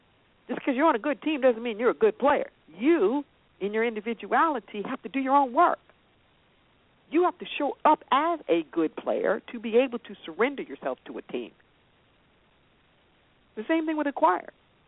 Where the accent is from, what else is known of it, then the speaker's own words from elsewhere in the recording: Los Angeles, California, United States; So most Californians drive, and we're very noted for our freeways, our highway systems. I'm from Los Angeles.